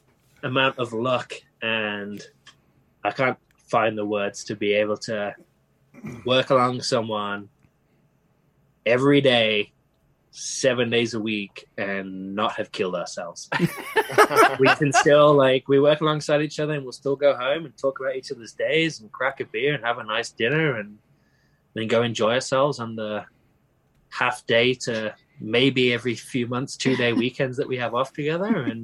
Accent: Birmingham, West Midlands, United Kingdom; accent: Brummie; I'm from Birmingham in the UK, and I'm not sure if you're aware of its infamously shit accent.

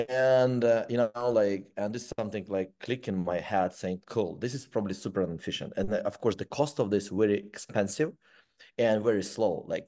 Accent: Ukraine; English is a second language; just long story short, I'm an engineer, born and raised in Ukraine, and my actually diploma was electronic nose that I built it.

